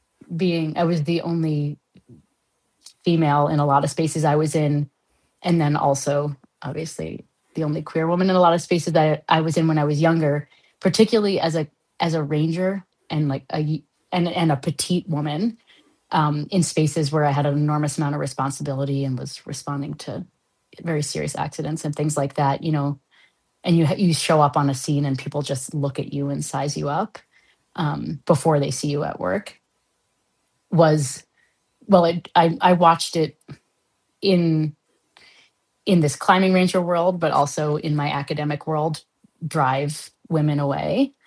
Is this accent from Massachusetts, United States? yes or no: yes; Boston, Massachusetts, United States; moved away as an adult; now in Canada; I'm not originally Canadian. I'm from Boston and from the States, and I moved here for my postdoc, and I'm a Canadian citizen now.